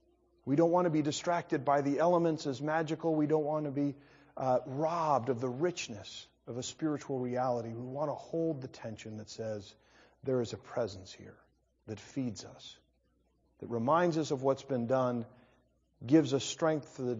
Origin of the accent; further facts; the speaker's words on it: Colorado, United States; born there; I was born in Colorado.